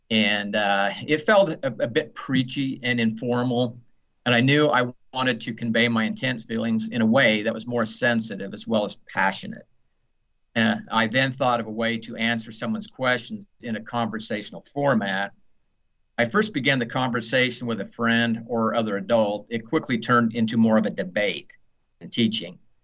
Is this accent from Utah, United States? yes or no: yes; Utah, United States; Well, I was raised in Utah in the 60s and 70s